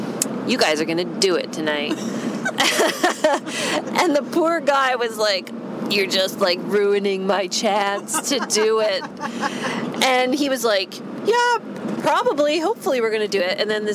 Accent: Canada; I'm from Canada, but I don't remember where that is anymore because I'm so tired.

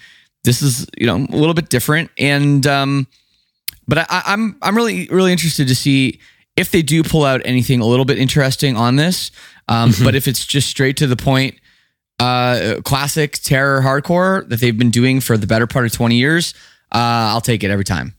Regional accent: Canada; Growing up in Canada, obviously, … is everywhere.

